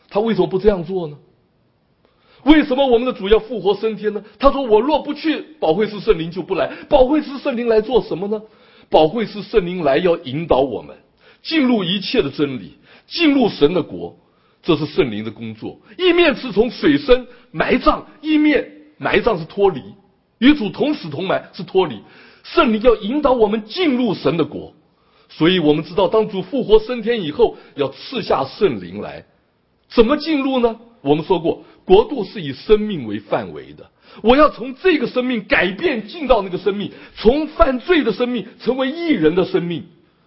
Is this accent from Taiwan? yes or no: no; China; now in United States; 你我从中国来到美国，是不是就成为美国人了？